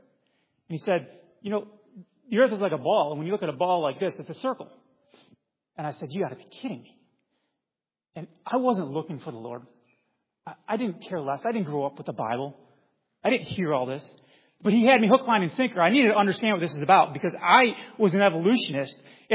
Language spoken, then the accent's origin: English; Buffalo, New York, United States; I grew up in Buffalo, New York, transferred from Buffalo to Clemson.